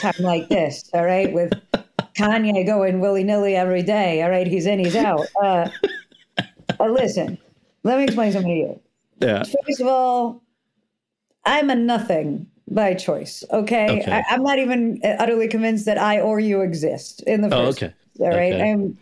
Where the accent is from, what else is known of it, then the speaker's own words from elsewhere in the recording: New York, United States; And where am I from? I'm from New York. I'm a real New Yorker.